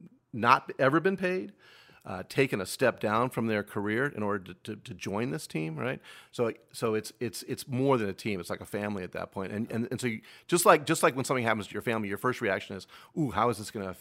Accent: Elk Grove, California, United States; I love Elk Grove, my hometown.

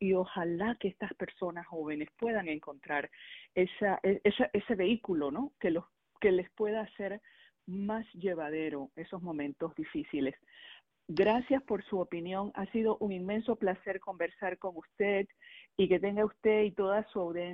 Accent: Panama; now in San Francisco, United States; Yo soy panameña, pero mitad peruana y mitad panameña.

